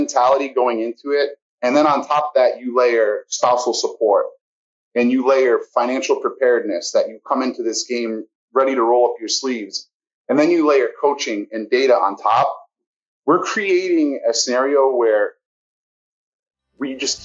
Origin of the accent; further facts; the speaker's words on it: Rhode Island, United States; Yeah. So born and raised on the East Coast here in Rhode Island.